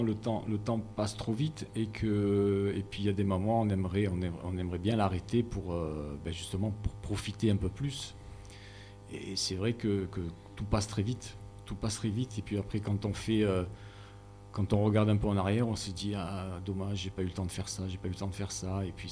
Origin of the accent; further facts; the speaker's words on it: Aubagne, Provence-Alpes-Côte d'Azur, France; Alors, on vient d'Aubagne, de la région d'Aubagne, bon, enfin, Jérémy de Gardanne, mais c'est pas très loin.